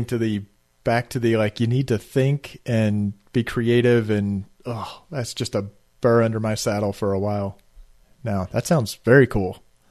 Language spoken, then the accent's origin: English; Sour Lake, Texas, United States; I grew up in Sour Lake, Texas, which does not show up in this